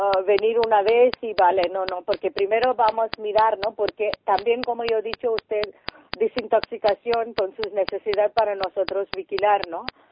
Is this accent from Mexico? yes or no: no; India; Spanish is a second language; now in Spain; porque yo soy de la India, entonces en India nosotros tiene una temperatura, es más tropical